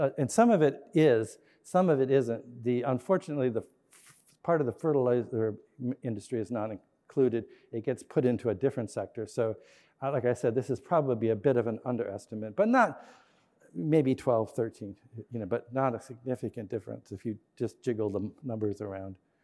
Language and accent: English; Montana, United States; I come from Montana, and we still have bison, lots of bison in Montana.